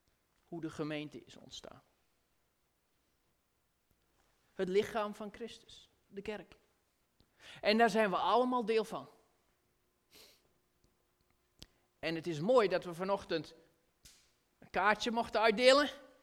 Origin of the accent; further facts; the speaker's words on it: Belgium; now in Netherlands; Vooral hier in Nederland. Mag ik zeggen, nee, als Belg. Ja, als buitenstaander kan ik daar objectief tegenaan kijken.